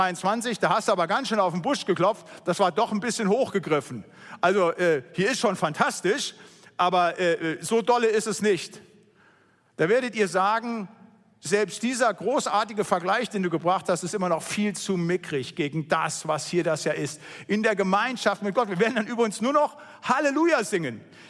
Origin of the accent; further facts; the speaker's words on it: North Rhine-Westphalia, Germany; Da, wo ich herkomme aus dem Siegerland